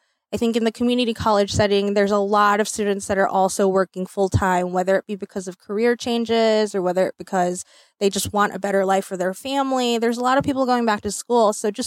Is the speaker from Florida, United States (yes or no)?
no; Atlanta, Georgia, United States; I'm actually originally from Atlanta. So my parents wanted me a little bit closer, so I moved back to North Carolina.